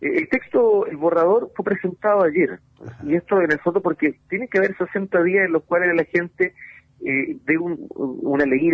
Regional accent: Chile; como buen chileno conozco a mi gente

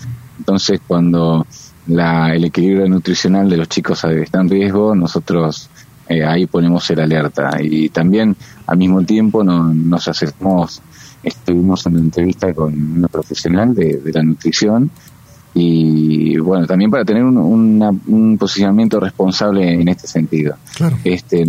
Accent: Isla del Ibicuí, Entre Ríos, Argentina; En mi caso, yo soy de Isla del Ibicuí

